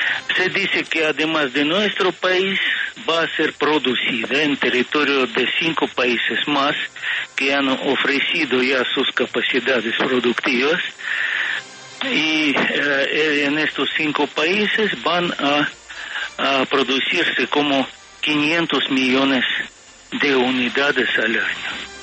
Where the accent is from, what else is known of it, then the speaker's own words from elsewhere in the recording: Russia; se produce en mi país por este centro Gamaleya, se distribuye por el Fondo Ruso de Inversiones Directas